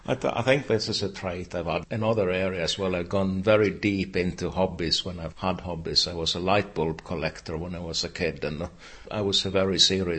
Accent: Norway; And they asked where I was from Norway.

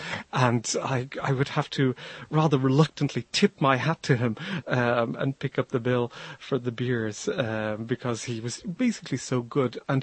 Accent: Dublin, Leinster, Ireland; There's an attempt to connect the waves of the sea where I was brought up in Dublin on the coast

